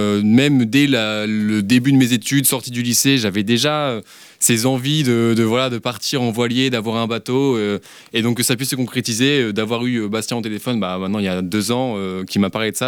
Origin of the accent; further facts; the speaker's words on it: Normandy, France; Alors je suis normand d'origine